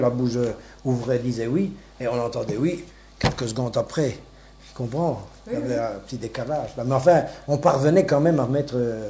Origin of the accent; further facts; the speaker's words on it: Marbehan, Luxembourg, Belgium; je les avais encore, je ne sais pas où ils sont passés, ils étaient encore chez nous à Marbehan, je ne sais pas.